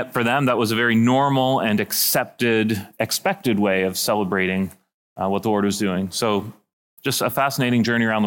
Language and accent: English; Canada; So born and raised in Canada, had the privilege of being raised in a Christian home.